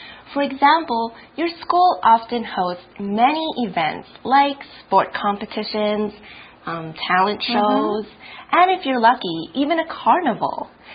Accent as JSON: {"language": "English", "country": "Canada", "said": "I'm Canadian, which means I'm from Canada."}